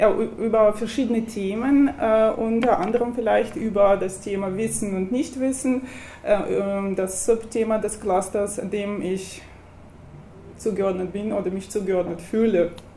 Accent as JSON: {"language": "German", "region": "Saint Petersburg", "country": "Russia", "second_language": "German", "moved": "yes", "lives_now": "Karlsruhe, Germany", "said": "wie Sie an meinem Namen vielleicht sehen und dem Akzent hören, komme ich aus Russland. Ich komme aus St. Petersburg und es ist so eine Kulturstadt, Stadt der Museen."}